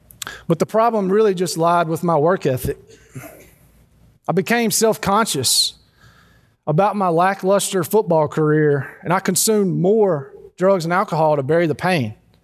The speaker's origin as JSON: {"language": "English", "town": "Rabel", "region": "Louisiana", "country": "United States", "tie": "born or raised there", "said": "So to give y'all a little background, I grew up in Rabel, Louisiana, just a skip and a hop that way."}